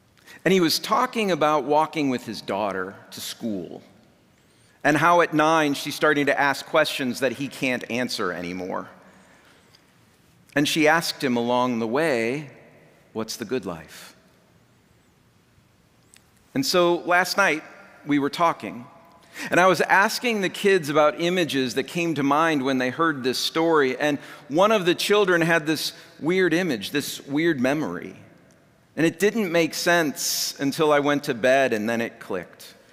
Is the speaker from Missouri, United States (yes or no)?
yes; St. Louis, Missouri, United States; I grew up in St. Louis. I met my wife in St. Louis. We're both from St. Louis.